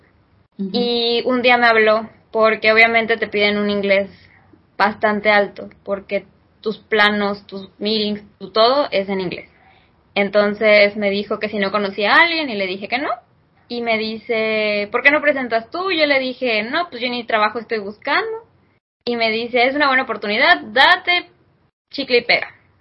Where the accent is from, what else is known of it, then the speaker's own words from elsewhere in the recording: Mexico; siendo mexicana en estas épocas